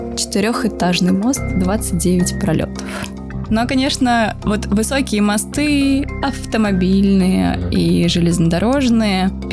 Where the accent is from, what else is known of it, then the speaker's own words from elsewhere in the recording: Khabarovsk, Khabarovsk Krai, Russia; А что касается железнодорожных, то я родом из Хабаровска.